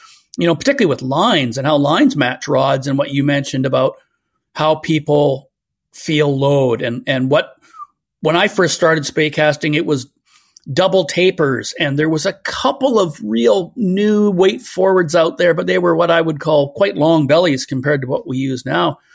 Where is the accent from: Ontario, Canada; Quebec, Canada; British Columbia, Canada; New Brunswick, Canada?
British Columbia, Canada; when I was a kid growing up on the Capilano River.